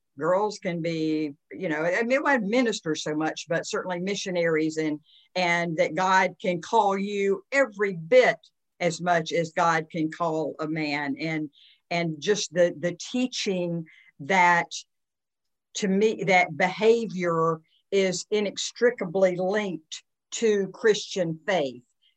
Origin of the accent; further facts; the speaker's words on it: Deep South, United States; I grew up in the Deep South, and our family had a lot of very conservative friends.